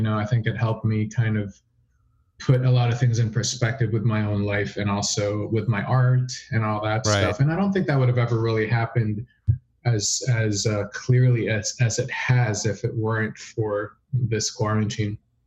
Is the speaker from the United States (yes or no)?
no; Philippines; obviously my experiences as a child growing up in the Philippines, there's a lot of history there